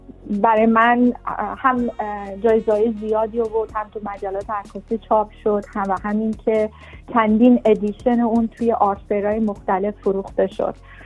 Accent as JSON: {"language": "Persian", "country": "Iran", "tie": "born or raised there", "said": "من به خاطر اینی که یک زن هستم که توی ایران، یک کشور میدلیستی، به دنیا آمدم و بزرگ شدم"}